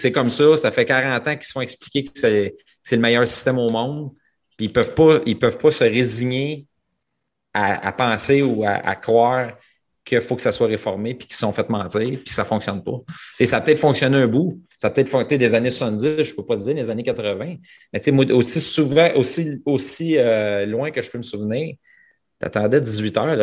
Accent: Repentigny, Quebec, Canada; also born or lived in Pointe-aux-Trembles; Je suis né à Repentigny. Moi, à Repentigny, je suis né là. Les premières années de ma vie, j'habitais à Pointe-aux-Trembles. Puis après ça, mes parents ont acheté une maison à Repentigny.

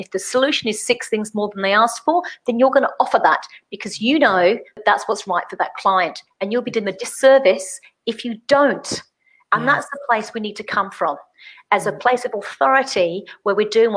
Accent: England, United Kingdom; Australians and I'm English, we're just the same.

